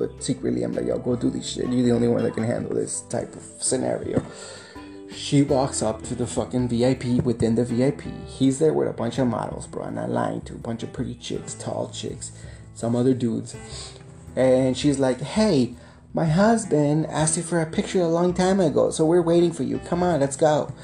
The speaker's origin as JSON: {"language": "English", "town": "El Paso", "region": "Texas", "country": "United States", "said": "Like, I'm here from El Paso, la da da."}